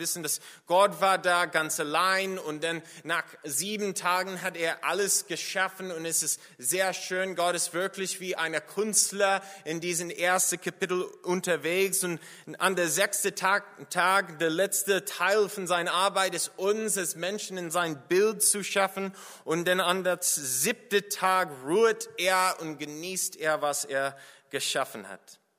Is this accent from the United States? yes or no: yes; United States; als Amerikaner hatte ich auch das Gefühl, dass da war viel Chaos in meinen eigenen Kulturen, in meinem eigenen Land.